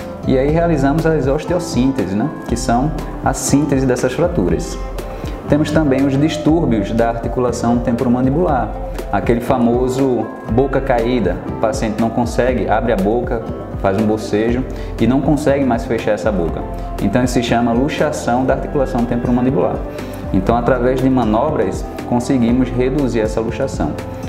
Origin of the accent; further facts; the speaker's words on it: Recife, Pernambuco, Brazil; now in Redenção, Brazil; sou cirurgião bucomaxilofacial, sou de Recife e há 4 meses estou residindo na cidade de Redenção.